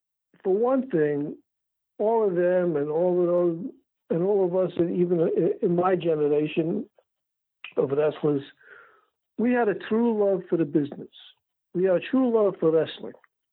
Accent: Brooklyn, New York, United States; But I grew up in Brooklyn. I was a fan of the heels.

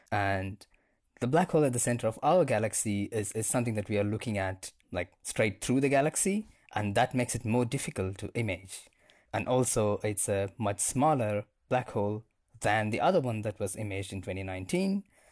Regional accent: India; moved away as an adult; now in Cape Town, South Africa; I am originally from India.

